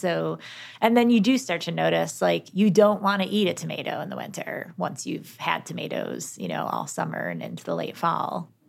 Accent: Buffalo, New York, United States; also born or lived in Northern California; I grew up in Buffalo. I think the food in Buffalo is very similar to like the food culture here. But I did live in Northern California for 5 years

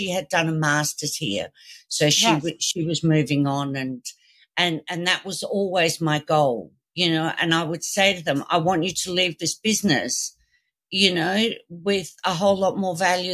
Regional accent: Liverpool, North West England, United Kingdom; born there; she actually remembered that I was born in Liverpool, England, not in Australia.

